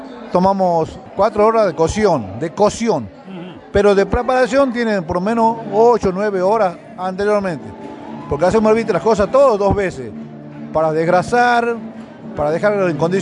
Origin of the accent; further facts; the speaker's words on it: Concepción, Tucumán, Argentina; Soy de San Miguel de Tucumán y precisamente de Concepción, de donde se hace la fiesta nacional del locro.